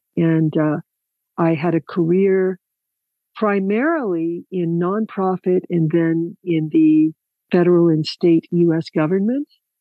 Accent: Ohio, United States; Yes, probably you can tell already by my accent that I'm American. I grew up in the state of Ohio, which is between New York and Chicago and the northeast side of the United States.

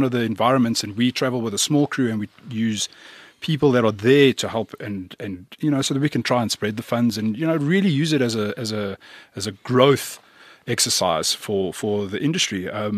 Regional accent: Johannesburg, Gauteng, South Africa; I'm from the South of Joburg.

